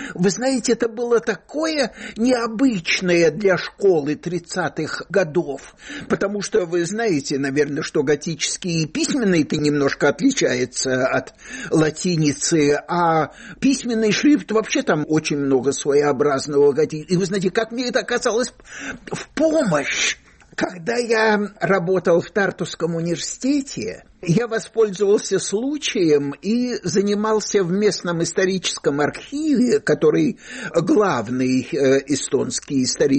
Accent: Stary Oskol, Belgorod Oblast, Russia; also born or lived in Donbass; в 36-м году мы из Донбасса переехали в Старый Оскол, и моя такая настоящая школа, это уже Старый Оскол.

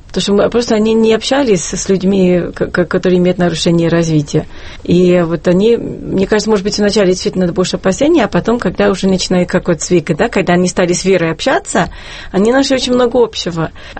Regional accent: United States; Конечно, я жила. Я выросла в Америке.

